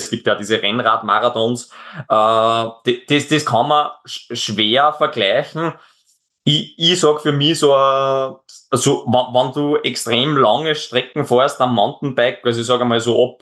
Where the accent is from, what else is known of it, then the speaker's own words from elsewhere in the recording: Austria; wie bei uns in Österreich